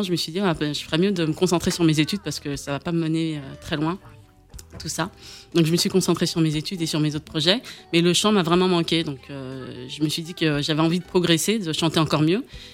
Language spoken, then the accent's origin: French; Champigny-sur-Marne, Île-de-France, France; also born or lived in Paris; Je suis née en France, à Paris, dans le 20e arrondissement. Ensuite, j'ai grandi à Champigny-sur-Marne. Voilà, une bonne partie de ma vie jusqu'à ce que je me marie et que j'habite après, que je retourne à Paris.